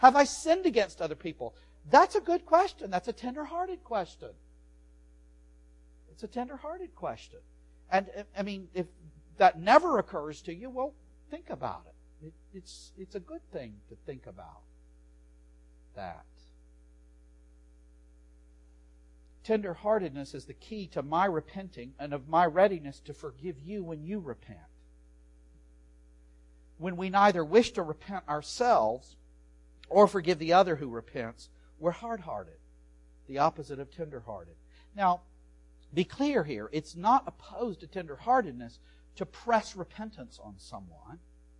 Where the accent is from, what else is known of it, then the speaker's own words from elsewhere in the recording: the South, United States; I come from the South, which is worse than the Midwest